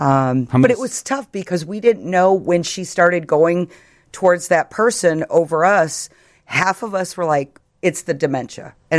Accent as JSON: {"language": "English", "town": "Munster", "region": "Indiana", "country": "United States", "tie": "born or raised there", "said": "That is the address of the house we grew up in Munster, Indiana."}